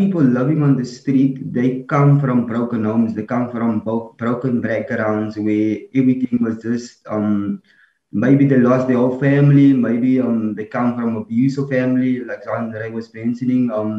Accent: Mitchells Plain, Western Cape, South Africa; I'm originally from Mitchell's Plain

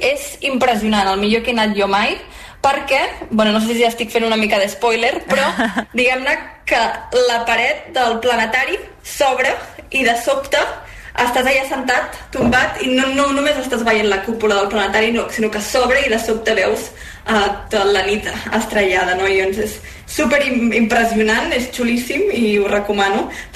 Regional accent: Sabadell, Catalonia, Spain; I començaré per la meva ciutat natal, que és Sabadell.

